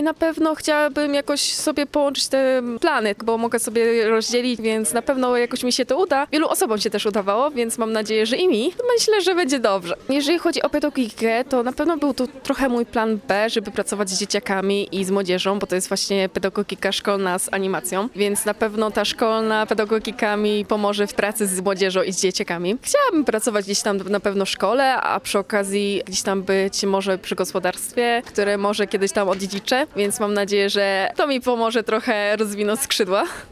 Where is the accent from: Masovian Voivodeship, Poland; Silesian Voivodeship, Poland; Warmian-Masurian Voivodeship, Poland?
Warmian-Masurian Voivodeship, Poland; Lubawa; pochodzę z Lubawy.